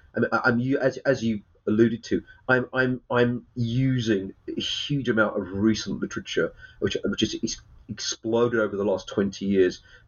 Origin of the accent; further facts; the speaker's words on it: England, United Kingdom; I'm English.